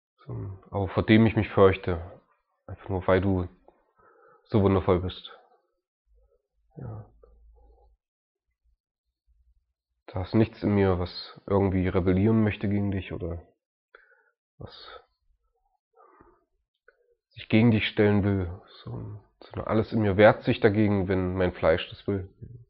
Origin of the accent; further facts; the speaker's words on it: Germany; Ich bin Deutscher, ich bin ziemlich deutsch